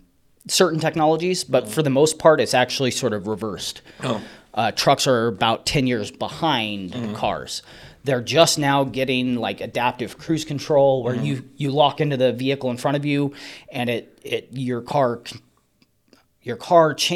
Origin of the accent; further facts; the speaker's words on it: Bishop, United States; So I grew up here in Bishop.